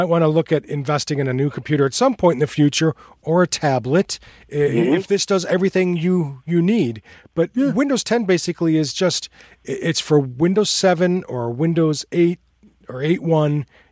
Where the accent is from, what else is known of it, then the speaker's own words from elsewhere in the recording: United States; we're Americans, and it's okay for them to do that to us.